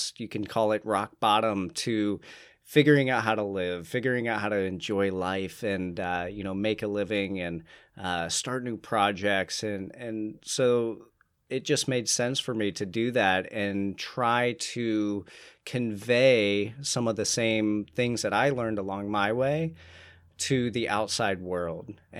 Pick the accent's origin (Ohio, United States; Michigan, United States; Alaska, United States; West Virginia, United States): Ohio, United States; Columbus; now in Tampa, United States; living in Tampa. I'm originally from Columbus, Ohio, just moved down here a couple years ago.